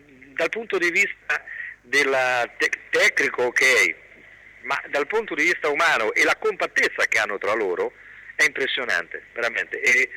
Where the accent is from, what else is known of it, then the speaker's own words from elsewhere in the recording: Ancona, Marche, Italy; noi che siamo cresciuti ad Ancona